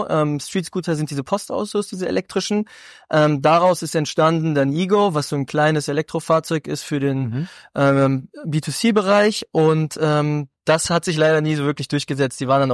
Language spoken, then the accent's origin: German; Giessen, Hesse, Germany; Von daher eigentlich aufgewachsen in Gießen, nähe Frankfurt